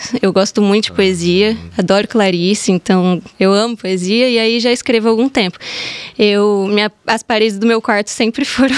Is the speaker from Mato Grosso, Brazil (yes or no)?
yes; Cuiabá, Mato Grosso, Brazil; now in São Paulo, Brazil; Acho que sendo cuiabana é muito doido estar lá, porque eu me sinto muito uma menina do interior, apesar de aqui não ser o interior, né?